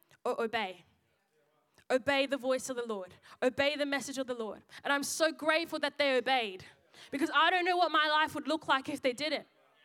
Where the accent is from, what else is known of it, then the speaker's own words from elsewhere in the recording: Zimbabwe; born there; I was born in Zimbabwe, so I claim Zim. I'm not Shona, but I claim Zim. But my dad, originally, we're from Congo.